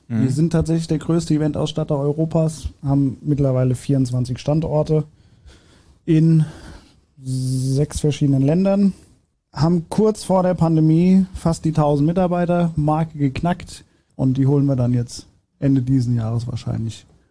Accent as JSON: {"language": "German", "region": "Hesse", "country": "Germany", "said": "Ursprünglich komme ich aber aus dem Rheingau."}